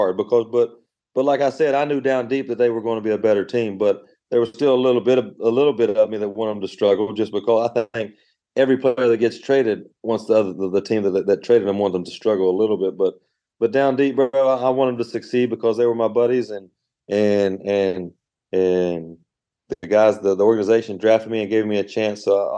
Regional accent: Bell, West Virginia, United States; I'm from Bell, West Virginia. I don't know if you know much about Bell, West Virginia, but I love Bell, West Virginia.

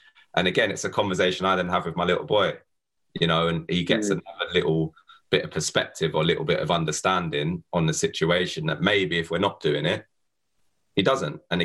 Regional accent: Tottenham, London, United Kingdom; being a mixed race boy growing up in Tottenham

